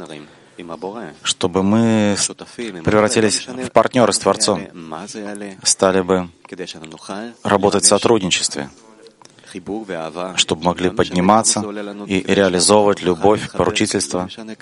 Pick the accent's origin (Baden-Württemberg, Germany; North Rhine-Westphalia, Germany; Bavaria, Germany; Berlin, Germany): Berlin, Germany; я из Берлина.